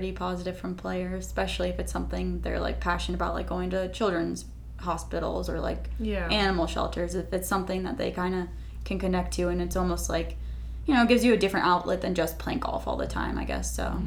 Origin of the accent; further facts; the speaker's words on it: Phoenix, Arizona, United States; I grew up in Phoenix, so I knew like I wasn't going to turn pro.